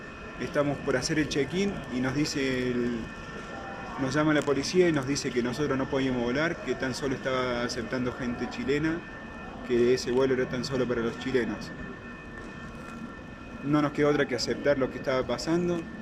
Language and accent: Spanish; Argentina; soy de Argentina, soy uno de los que quedó varado en Colombia